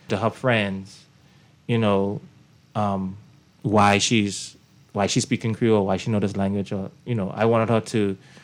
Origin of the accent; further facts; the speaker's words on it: Bahamas; When I applied to become a police officer, and they asked me my nationality, I put Bahamian.